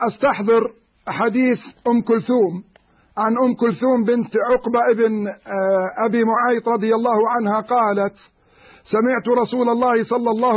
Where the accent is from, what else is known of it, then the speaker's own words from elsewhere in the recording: Jordan; تميز بلدنا الأردن في إصلاح ذات البين من خلال العطوات العشائرية.